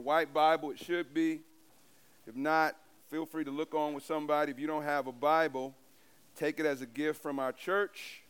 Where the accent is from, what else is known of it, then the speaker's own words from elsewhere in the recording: East St. Louis, Illinois, United States; I was raised in East St. Louis, moved around. But a few years ago, God told me to go back to East St. Louis.